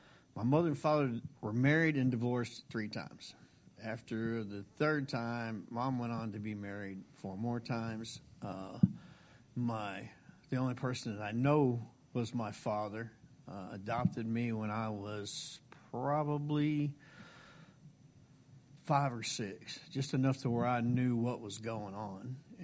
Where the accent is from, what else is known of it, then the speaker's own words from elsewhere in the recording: Gatesville, Texas, United States; born there; No, I was born in Gatesville, and then we traveled around with Dad for a long time when he was in the military.